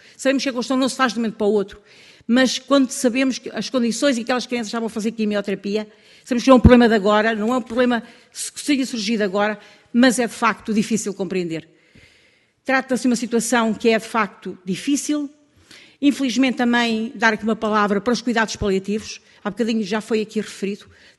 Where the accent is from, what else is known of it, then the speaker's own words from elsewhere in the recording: Centro, Portugal; eu sou do centro de Portugal